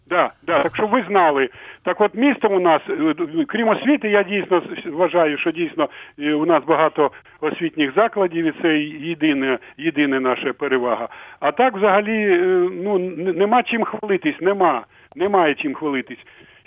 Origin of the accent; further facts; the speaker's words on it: Kyiv, Ukraine; я киянин від народження